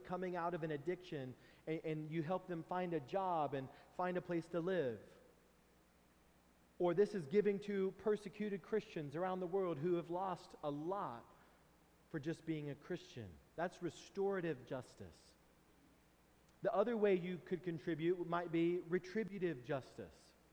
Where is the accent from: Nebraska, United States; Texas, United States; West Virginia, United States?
Texas, United States; I grew up in Texas where we have to mow about 50 weeks a year